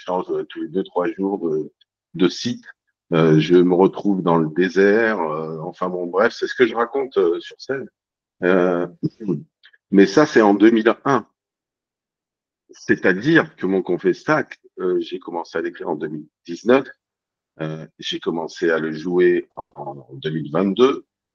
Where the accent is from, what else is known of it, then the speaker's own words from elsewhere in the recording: Bordeaux, Nouvelle-Aquitaine, France; also born or lived in Paris; Je suis né à Paris, j'ai vécu les 10 premières années de ma vie sur Paris, les 10 années suivantes sur Bordeaux, où j'habite toujours, donc scolarité, études, tout ça à Bordeaux